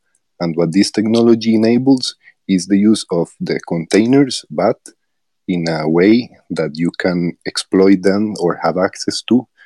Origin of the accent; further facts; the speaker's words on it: Costa Rica; I'm from Costa Rica.